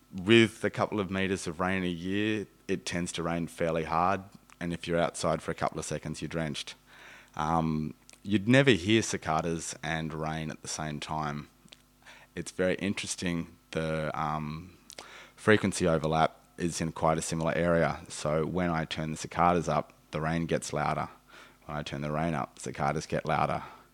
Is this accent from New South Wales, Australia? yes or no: yes; Sydney, New South Wales, Australia; born there; I'm from Australia. If everyone's having any troubles understanding me, put your hand up now, don't just start laughing. Yeah. I was born in Sydney, but I don't particularly like it. Big city, too many people.